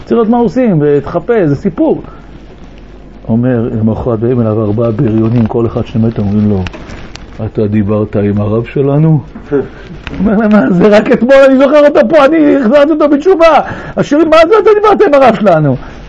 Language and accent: Hebrew; Bat Yam, Tel Aviv District, Israel; אני הייתי בבת ים, אני גדלתי בבת ים.